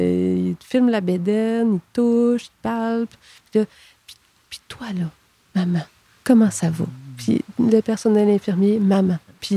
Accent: Quebec, Canada; moi, je viens d'une autre région, je viens d'Abitibi à la base. Donc, mon berceau familial, si on veut, est là-bas encore en grande partie.

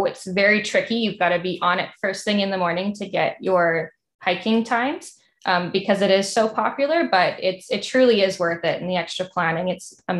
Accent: Saskatchewan, Canada; It doesn't even feel like I'm from Saskatchewan, but it doesn't feel like you're in Canada.

